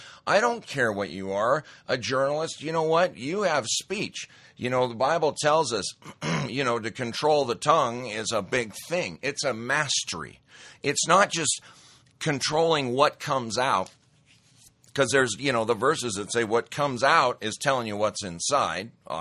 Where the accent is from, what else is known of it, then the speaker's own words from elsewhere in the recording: Montana, United States; years back when I grew up in Montana, I was a redneck. I was a kind of a tough, athletic redneck.